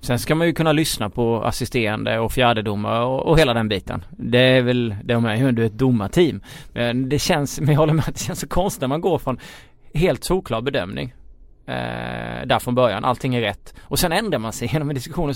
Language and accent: Swedish; Småland, Sweden; accent: Småland; min småländska stämma har ni nog hört.